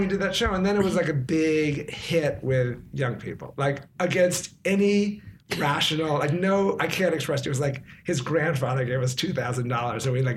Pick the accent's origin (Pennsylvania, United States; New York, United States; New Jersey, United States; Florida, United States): New York, United States; If it was like sports, school, and like hip hop music, you know, growing up in New York.